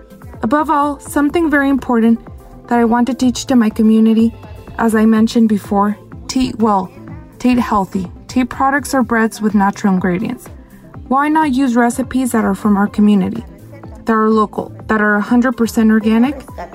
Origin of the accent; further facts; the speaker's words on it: Asunción Nochixtlán, Oaxaca, Mexico; I'm from Asunción, Nochixtlán, Oaxaca, which is a town that is located in the lower Mixteca Nochixtlán, means land of the cochineal.